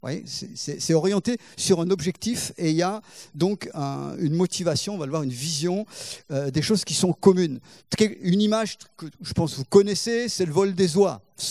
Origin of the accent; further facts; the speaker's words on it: Grenoble, Auvergne-Rhône-Alpes, France; moved away as an adult; Donc on vient de Grenoble, église de Chandelier pour ceux qui connaissent. Donc on est né là-bas, on a grandi là-bas, et puis on s'est marié à Bourgoin, qui était une église annexe de Grenoble